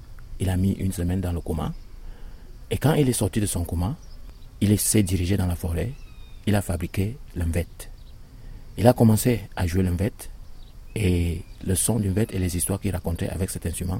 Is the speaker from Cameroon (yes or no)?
yes; Cameroon; C'est au Cameroun que j'ai appris à faire du théâtre. Le conte, je l'ai aussi appris à faire au Cameroun. Et la musique, j'ai appris à faire au Cameroun.